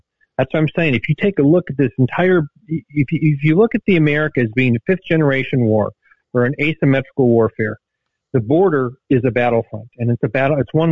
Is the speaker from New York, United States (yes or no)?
no; Texas, United States; And as a Texan, let me tell you, that doesn't track well with us.